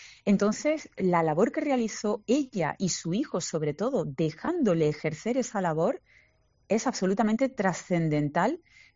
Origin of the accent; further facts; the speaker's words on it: Córdoba, Andalusia, Spain; yo soy cordobesa, intento siempre ensalzar la figura de mi Córdoba todo lo que puedo